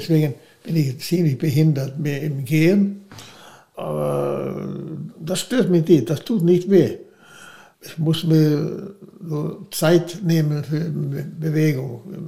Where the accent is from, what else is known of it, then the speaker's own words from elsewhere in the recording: Gothenburg, Västra Götaland County, Sweden; German is a second language; Das habe ich in der Universität in Göteborg vermacht, wo ich aufgewachsen bin.